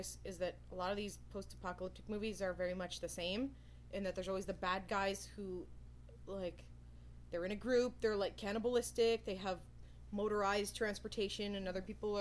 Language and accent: English; Canada; And we're from Canada, eh?